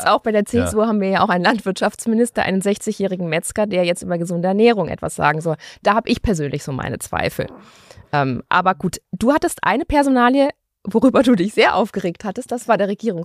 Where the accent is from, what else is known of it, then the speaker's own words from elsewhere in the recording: Bayreuth, Bavaria, Germany; Das ist meine Heimat, da lässt du nicht drüber.